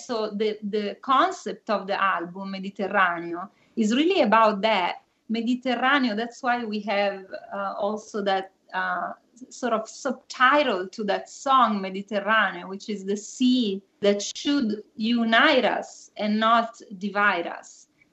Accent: Northeast Italy, Italy; born there; English is a second language; moved away; I was born in Italy, and I was born in the northeast of Italy from parents that immigrated from the south. So even though I was Italian, in that part of Italy, I was considered like a foreigner, because I didn't speak the dialect that they spoke there.

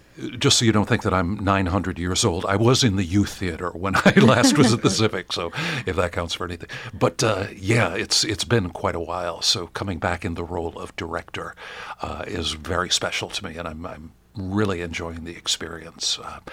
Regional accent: Kalamazoo, Michigan, United States; moved away; also born or lived in New York / Los Angeles; Well, I'm from Kalamazoo, from Portage, but I left. Well, I'll put it this way. Jimmy Carter was in office at the time, so I have been in New York and Los Angeles for a long time. But last year, I came back.

